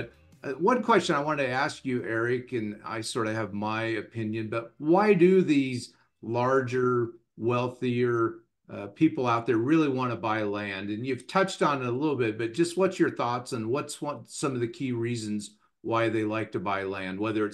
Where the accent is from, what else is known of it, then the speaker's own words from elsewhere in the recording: Walla Walla, Washington, United States; I grew up in the Walla Walla area